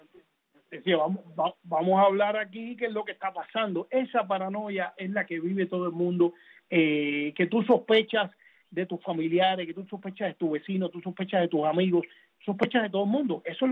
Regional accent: Cuba; como cubanos nos pica también el no recordar mucho la historia.

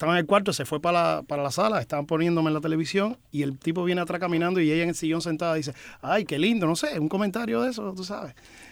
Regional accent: Cuba; now in United States; Si tú supieras que yo llegué a Estados Unidos con el pelo corto. Porque ya cuando salí de Cuba, dije, bueno, ya eso fue una etapa

